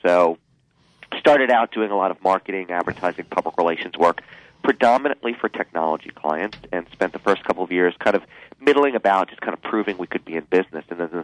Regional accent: Silver Spring, Maryland, United States; So I was raised in Silver Spring, Maryland, right outside of Washington, D.C., got a journalism degree from the University of Maryland.

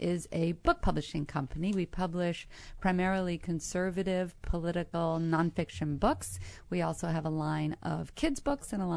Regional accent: Massachusetts, United States; I grew up in Western Massachusetts near the Berkshire Mountains.

